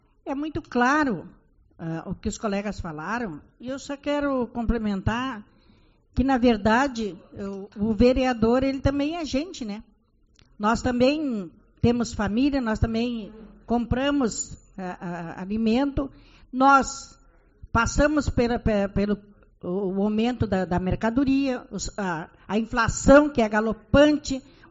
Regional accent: Uruguaiana, Rio Grande do Sul, Brazil; Eu vou falar Uruguaiana porque nós somos de Uruguaiana.

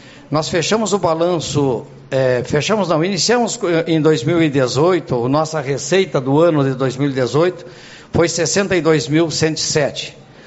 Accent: Uruguaiana, Rio Grande do Sul, Brazil; Sou uruguaienense, sou natural de Uruguaiana. Minha família toda é daqui de Uruguaiana

